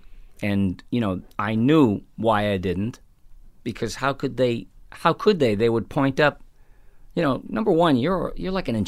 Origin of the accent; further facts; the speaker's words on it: Ireland; And alcohol, well, being Irish, I know that there's way more to it than alcohol and being an alcoholic.